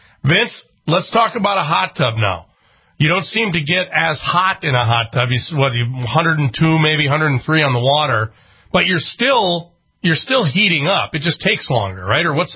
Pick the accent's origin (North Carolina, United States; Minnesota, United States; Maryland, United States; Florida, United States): Minnesota, United States; Twin Cities; I grew up in Minnesota, grew up in the Twin Cities. We had a cabin in Brainerd.